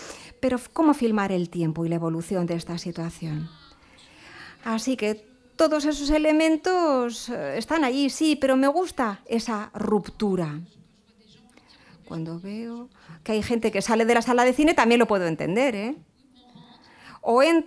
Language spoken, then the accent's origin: Spanish; Lebanon; me encantaría ver estabilidad en mi país, en Líbano. Y sobre todo, ojalá mis compatriotas fuesen vivir en paz.